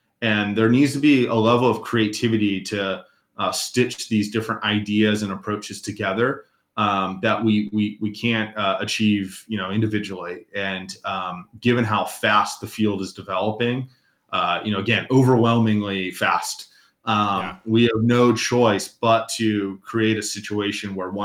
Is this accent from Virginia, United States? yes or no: yes; Virginia, United States; also born or lived in Leonardtown; I was born in Leonardtown, Maryland, St. Mary's County, by the base Pax River. My dad was a Navy civilian at that time. And so I was born there, quickly moved to Virginia.